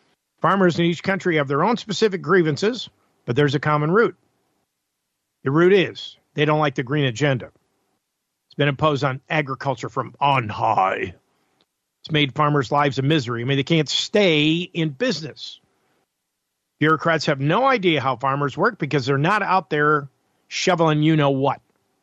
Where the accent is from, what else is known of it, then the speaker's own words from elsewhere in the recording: Buffalo, New York, United States; Well, because Buffalo is my hometown.